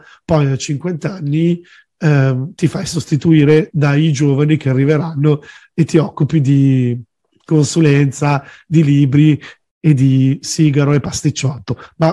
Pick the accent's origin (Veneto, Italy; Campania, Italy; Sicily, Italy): Campania, Italy; sono napoletano e un odiatore quindi di me stesso.